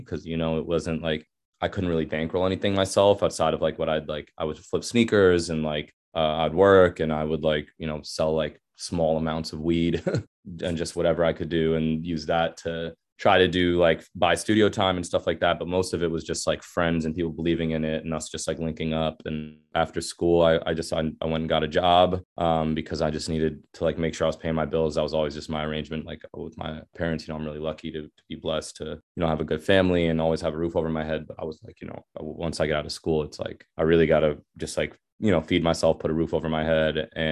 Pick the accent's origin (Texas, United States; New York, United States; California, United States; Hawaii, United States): New York, United States; Ossining; I grew up in New York, in this town called Ossining, which is kind of close to Yonkers